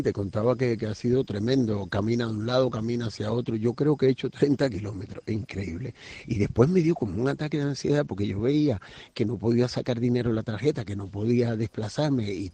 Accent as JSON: {"language": "Spanish", "country": "Cuba", "moved": "as an adult", "lives_now": "Tenerife, Spain", "said": "Sí, soy cubano, pero afianzado. Yo hice Fresa y Chocolate, que fue una gran película para todo el mundo, y después me fui a Tenerife. Hace 30 años vivo en Tenerife"}